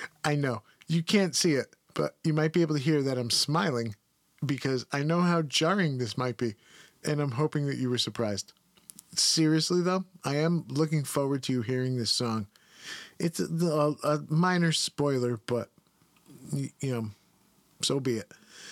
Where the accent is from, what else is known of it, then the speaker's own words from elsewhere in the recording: United States; I suspect that I do this because I'm from the United States